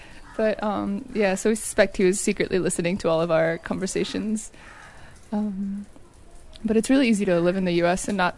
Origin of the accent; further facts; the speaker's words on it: United States; I'm American. My family's from Cuba, but I was born and raised in the U.S., I spent some time in Greece.